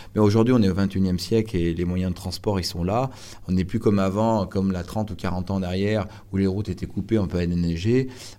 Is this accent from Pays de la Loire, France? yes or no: no; Auvergne-Rhône-Alpes, France; j'ai 30 ans, mais je suis savoyard.